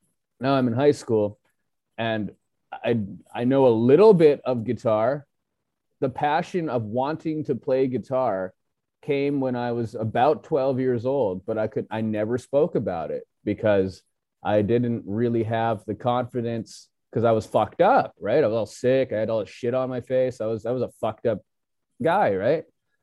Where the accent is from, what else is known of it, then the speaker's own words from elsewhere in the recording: Canada; Okay, so basically, I'm from Canada, and I was born in Canada. My parents were also born in Canada, so I'm a third generation Chinese guy, right? My grandparents were from Macau, which is like basically it's China, right?